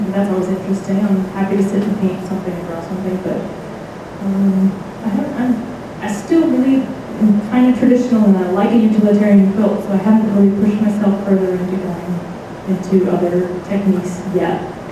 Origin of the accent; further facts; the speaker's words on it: Minnesota, United States; Growing up in Minnesota, there was a lot of Native American funerals that we would go to, and they would sit with the body for 3 days, and the body was always wrapped in a quilt.